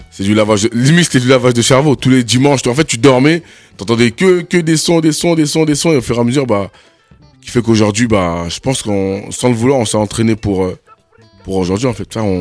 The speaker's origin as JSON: {"language": "French", "town": "Créteil", "region": "Île-de-France", "country": "France", "tie": "born or raised there", "said": "Je suis né à Créteil. Je suis vraiment un Créteilois, comme on dit. Et j'ai grandi là-bas."}